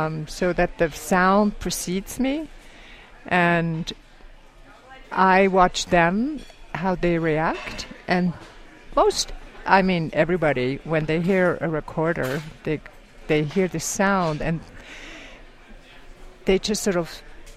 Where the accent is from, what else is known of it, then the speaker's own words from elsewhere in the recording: Switzerland; And I grew up in Switzerland in the circus world with great enthusiasm.